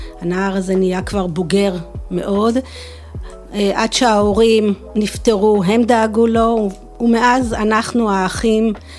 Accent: Hoshaya, Northern District, Israel; אני באה מהושעיה. אני אימא לשבעה ילדים, סבתא ל-23 נכדים.

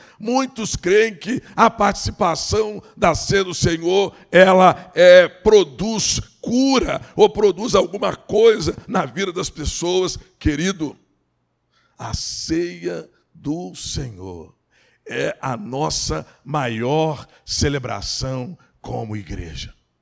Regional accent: Barbacena, Minas Gerais, Brazil; Quando eu era criança em Barbacena, havia um culto só da ceia do Senhor.

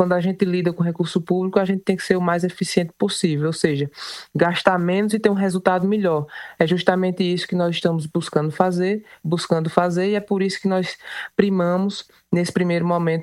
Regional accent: Cuité, Paraíba, Brazil; Eu sou de Cuité, então eu sei o quanto o governador já fez pela região.

